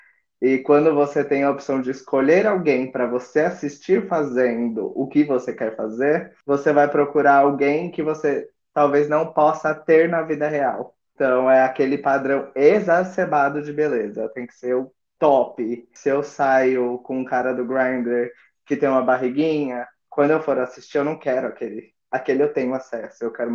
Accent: São Paulo, Brazil; Sou de São Paulo.

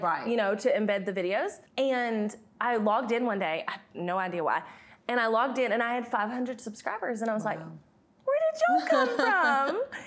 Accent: the South, United States; accent: Southern; And so like as a Southerner, like with a thick accent, I had always been told like, you can't do that.

